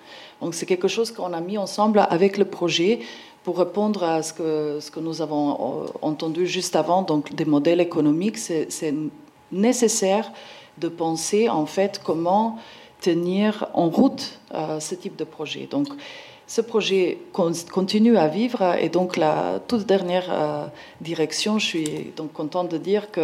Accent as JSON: {"language": "French", "town": "Ljubljana", "region": "Central Slovenia", "country": "Slovenia", "tie": "born or raised there", "said": "j'étais invitée à retourner vers mon pays natal, donc vers ma ville natale, Ljubljana, en Slovénie"}